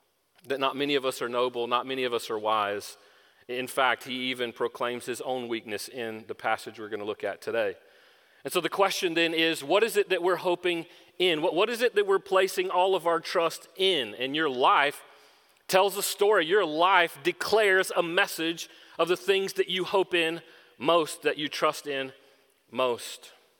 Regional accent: Southern US, United States; I grew up in the South, so there is some sort of endearment to it.

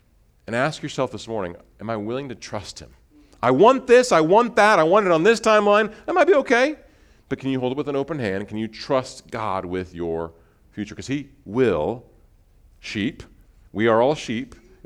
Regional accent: Milford, Nebraska, United States; I grew up in Nebraska, went to high school in Nebraska, moved from my hometown in Milford, 20 miles east, went to the University of Nebraska

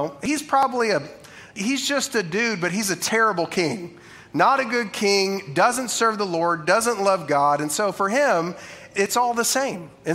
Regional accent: Oklahoma, United States; I say Baal because I'm from Oklahoma and it's easier, okay?

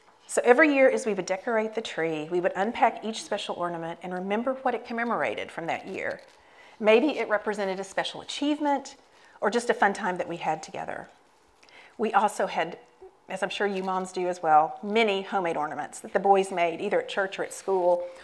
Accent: Tennessee, United States; I grew up right outside of Nashville, Tennessee. Some of you who don't know me are thinking, yeah, that explains the way she talks.

